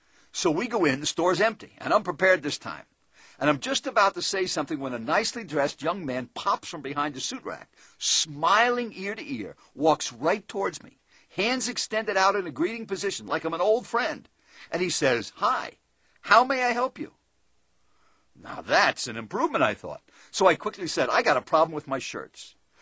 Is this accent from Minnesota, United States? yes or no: no; Scottsdale, Arizona, United States; I'm from Scottsdale, Arizona. I can't find them there.